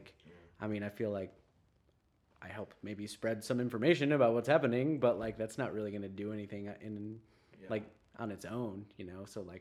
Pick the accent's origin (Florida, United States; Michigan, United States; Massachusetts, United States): Michigan, United States; Battle Creek; now in Lansing, United States; moving into our neighborhood in Lansing now when they were started, you know, blocks away from where we grew up in Battle Creek as well.